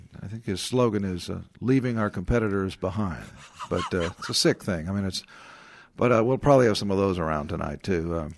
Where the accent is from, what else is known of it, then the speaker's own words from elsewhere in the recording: Kerrville, Texas, United States; 1986, when I ran for justice of the peace in my hometown of Kerrville, Texas, and my fellow Kerrverts returned me to the private sector.